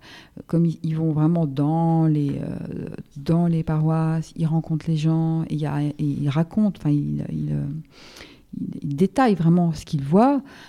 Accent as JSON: {"language": "French", "country": "France", "said": "Moi, je viens du centre de la France, donc Saint-Benoît est quand même très très représenté."}